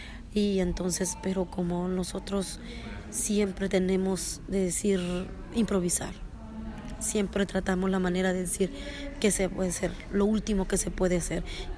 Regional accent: Guatemala; soy de Guatemala

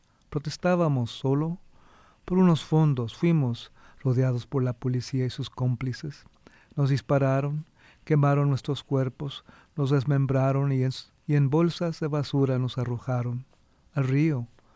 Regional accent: Fowler, California, United States; born there; me estoy muy feliz aquí donde nací, y mis padres y mi madre trabajaron, mis hermanas trabajaron estos files

